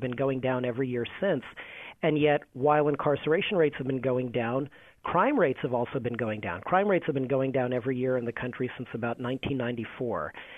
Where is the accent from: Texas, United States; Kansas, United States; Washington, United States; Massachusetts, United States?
Texas, United States; Fort Worth; I grew up in Texas. I grew up in a pretty suburban part of Fort Worth.